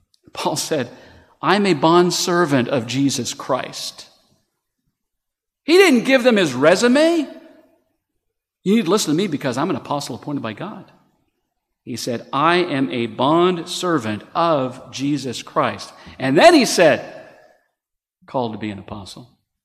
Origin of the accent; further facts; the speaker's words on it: Canada; also born or lived in United States; now in New Zealand; My wife and I both grew up in Canada. She was born in Canada. I was born in the States, but I grew up for the first 20 years in Canada